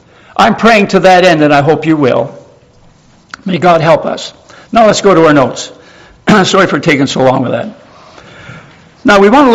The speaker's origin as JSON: {"language": "English", "country": "Canada", "said": "I'm a Canadian."}